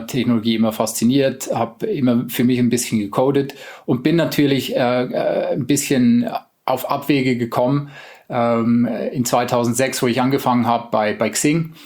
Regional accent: Switzerland; Ich schätze das auch sehr in Deutschland. Ich bin selber Schweizer.

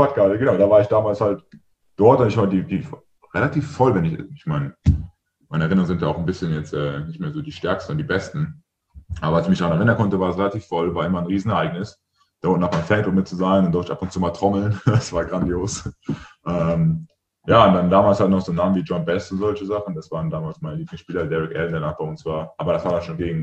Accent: Leverkusen, North Rhine-Westphalia, Germany; born there; Aus dem Rheinland, ja.

